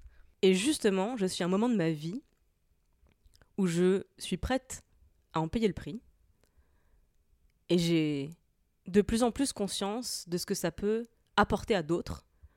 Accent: Grand Est, France; Je lui ai dit « Je viens de Moselle. » Lui aussi, il venait de Moselle. Et c'est une région qui a été déchirée par plusieurs guerres mondiales.

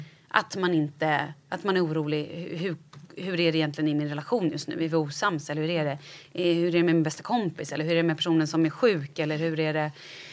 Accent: Vallentuna, Stockholm County, Sweden; Och då så jag är uppvuxen i Vallentuna.

